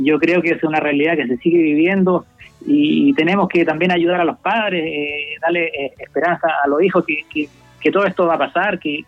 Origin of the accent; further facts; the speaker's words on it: Lautaro, Araucanía, Chile; En Lautaro.